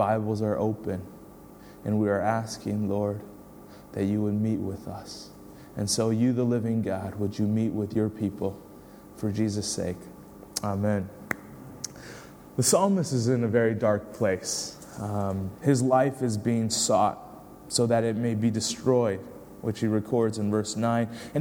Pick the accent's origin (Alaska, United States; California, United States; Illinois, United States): Illinois, United States; Chicago; I'm from the Chicago area. My wife and I are from the Chicago area.